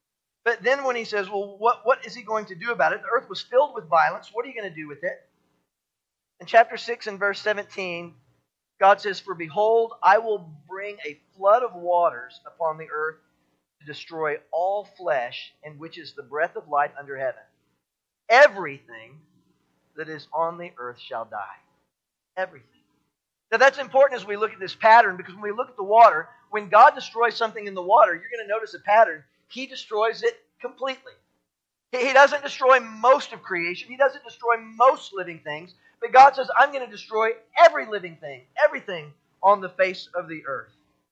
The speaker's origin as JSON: {"language": "English", "town": "Houston", "region": "Texas", "country": "United States", "tie": "born or raised there", "said": "You know, growing up in Houston, we have a lot of hurricanes."}